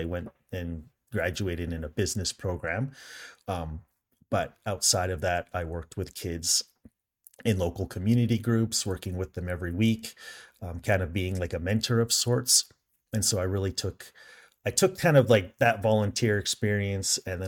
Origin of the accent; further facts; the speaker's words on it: Canada; it was similar to what I grew up in Canada.